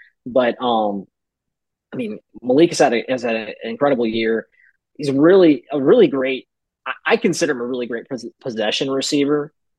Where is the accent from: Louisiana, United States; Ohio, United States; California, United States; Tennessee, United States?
Louisiana, United States; Monroe; actually my hometown of Monroe, Louisiana